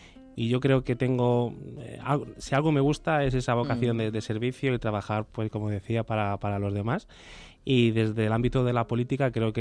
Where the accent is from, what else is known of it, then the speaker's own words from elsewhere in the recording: Aranjuez, Community of Madrid, Spain; also born or lived in Santa Cruz de Tenerife; Sí, mi familia es de Aranjuez. Lo único que por motivos laborales vivieron en Santa Cruz de Tenerife y ahí nací yo, en Santa Cruz de Tenerife, pero con un añito y poco ya, ya volvimos a Aranjuez.